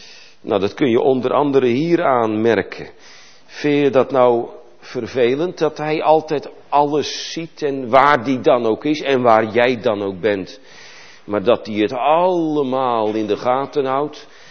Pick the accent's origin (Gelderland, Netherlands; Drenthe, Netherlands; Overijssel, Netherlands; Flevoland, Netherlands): Flevoland, Netherlands; Urk; mijn geboortedorp, ik kom van Urk af, weet u misschien wel, een vissersdorp